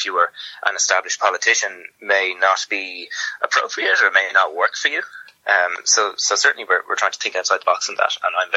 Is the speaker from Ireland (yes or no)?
yes; Dublin, Leinster, Ireland; I grew up, born and raised in South Dublin. I'm aware of the great things that happen in South Dublin.